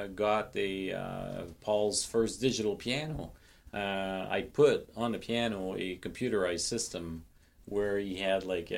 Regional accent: Montreal, Quebec, Canada; born there; I was born in Montreal.

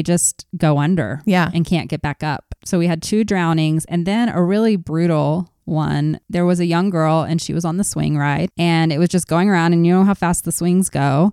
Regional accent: Dallas, Texas, United States; The one I went to growing up in Dallas, Texas had a death on one of my favorite rides.

